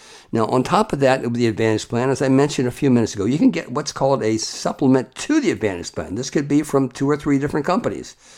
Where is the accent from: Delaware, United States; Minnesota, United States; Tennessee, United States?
Delaware, United States; Remember, I was from Delaware, I told you originally. I went to the University of Delaware.